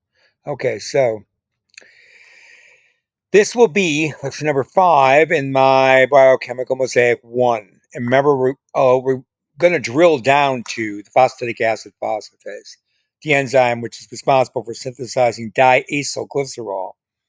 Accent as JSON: {"language": "English", "town": "Chicago", "region": "Illinois", "country": "United States", "tie": "born or raised there", "said": "And I grew up in Chicago, which is in the state of Illinois."}